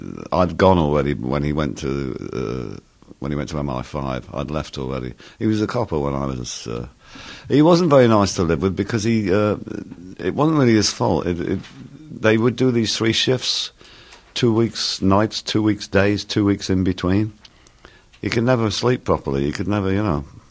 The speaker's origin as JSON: {"language": "English", "town": "Shrewsbury", "region": "West Midlands", "country": "United Kingdom", "said": "I came from Shrewsbury. They're both West Country, about 60 miles apart."}